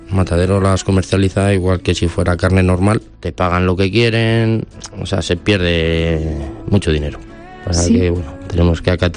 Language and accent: Spanish; La Nava de Jadraque, Castilla-La Mancha, Spain; Pues soy de la Nava de Jadraque. Mi padre siempre pues ha sido ganadero, agricultor